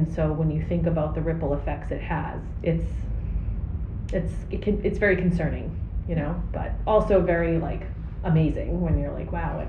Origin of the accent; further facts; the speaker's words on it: Massachusetts, United States; I grew up in Massachusetts. We had state parks and stuff